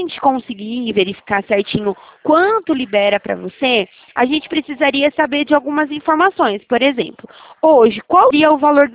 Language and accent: Portuguese; Araras, São Paulo, Brazil; Eu sou daqui de Araras mesmo.